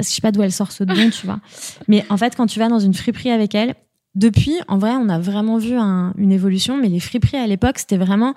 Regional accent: Enghien-les-Bains, Île-de-France, France; C'est-à-dire, je venais d'Enghien-les-Bains. Enghien, franchement, c'est une banlieue chic, hein, c'est pas le...

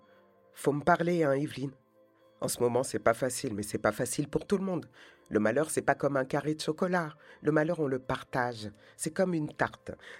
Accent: Senegal; now in Nancy, France; Je viens du Sénégal. J'ai 25 ans. J'habite Nancy. Depuis 4 ans. Quai Claude Lelorrain.

